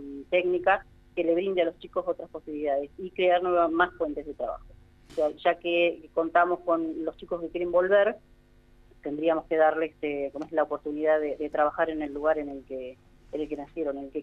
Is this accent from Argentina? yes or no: yes; Pradere, Buenos Aires Province, Argentina; Sí, yo soy de Pradere, vivo en el campo, algunos años no estuve acá, pero en realidad, si nosotros, como es mi familia, es toda de acá, de Pradere, oriunda del lugar.